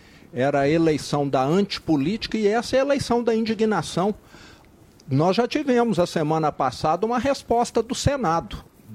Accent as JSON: {"language": "Portuguese", "region": "Minas Gerais", "country": "Brazil", "said": "Então, eu estou no caminho certo, muito tranquilo, sereno, como um bom mineiro do interior."}